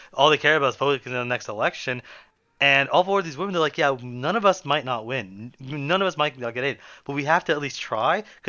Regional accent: Canada; I'm a Canadian as well. We have no Americans on this podcast

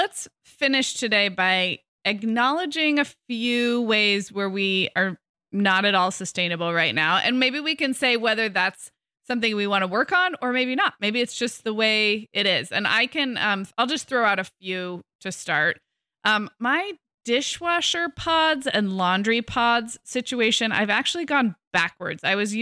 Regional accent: California, United States; And I'm a Californian. We all grew up in droughts in the 90s

